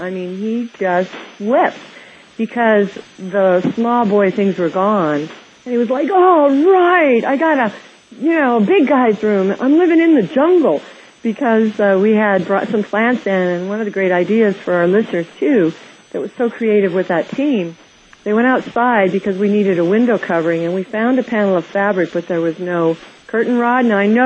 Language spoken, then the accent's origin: English; Kansas, United States; as Grandpa taught me growing up in Kansas, to shoot for the star